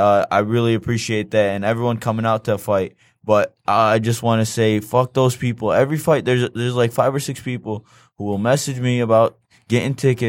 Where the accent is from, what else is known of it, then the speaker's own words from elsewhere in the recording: Dearborn, Michigan, United States; my hometown Dearborn, all my friends from Detroit coming out to the fight